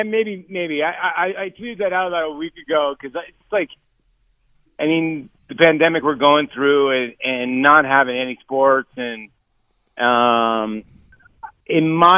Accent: Phoenix, Arizona, United States; I grew up out here in Phoenix, and that's all we had.

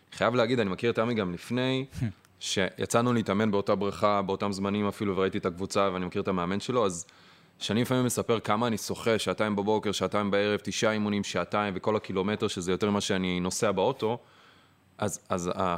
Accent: Ashdod, Southern District, Israel; also born or lived in Soviet Union; אני במקור מברית המועצות, אז עליתי בגיל 2 לאשדוד.

